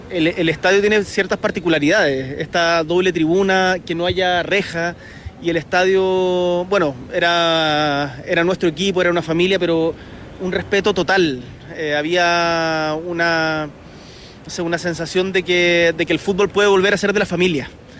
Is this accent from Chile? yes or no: yes; Punta Arenas, Magallanes and Chilean Antarctica, Chile; Yo que soy de Punta Arenas